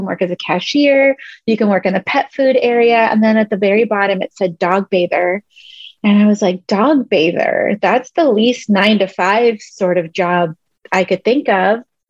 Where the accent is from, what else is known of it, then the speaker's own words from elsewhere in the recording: California, United States; I'm from the San Fernando Valley, so a lot of skateboarders.